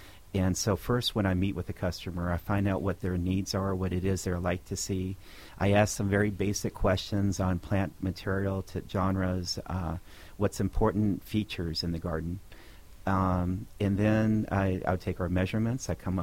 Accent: California, United States; now in Southern California, United States; because I had so many bad allergies growing up in Northern California.

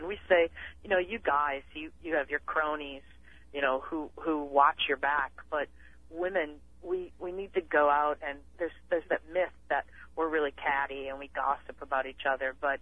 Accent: Wisconsin, United States; Well, we're both from Wisconsin, and we met in college.

